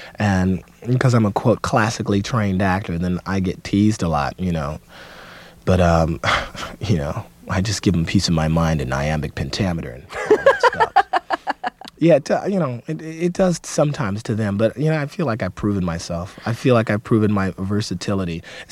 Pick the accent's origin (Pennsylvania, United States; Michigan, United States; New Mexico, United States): Michigan, United States; Detroit; born or raised there